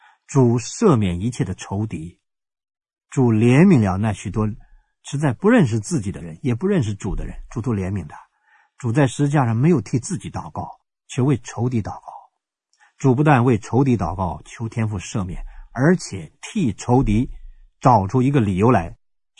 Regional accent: China; 可是我们中国人什么呢？

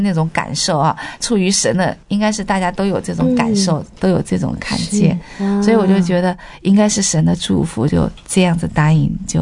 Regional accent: China

